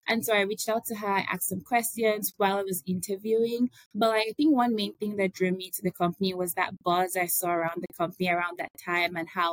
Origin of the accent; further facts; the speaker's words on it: Nigeria; I'm Nigerian, and I work at Intellia.